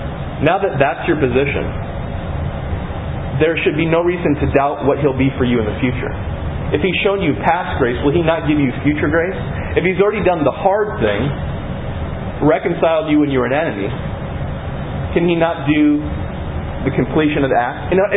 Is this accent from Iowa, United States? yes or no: yes; Iowa, United States; I'm from Iowa. We use that one all the time.